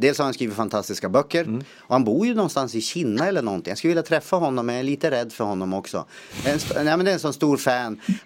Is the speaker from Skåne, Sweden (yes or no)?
no; Skellefteå, Västerbotten County, Sweden; moved away as an adult; now in Stockholm, Sweden; Jag kommer från Skellefteå, men jag bott här i 4 år nu.